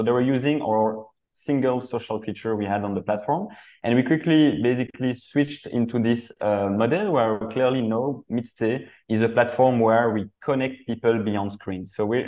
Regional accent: Belgium; also born or lived in San Francisco, United States; I'm coming from Belgium initially.

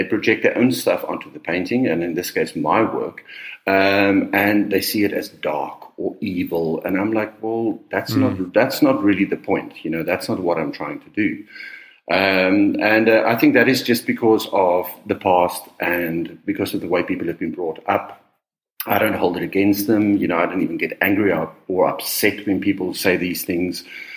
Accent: South Africa; growing up in South Africa in the sort of 70s and 80s

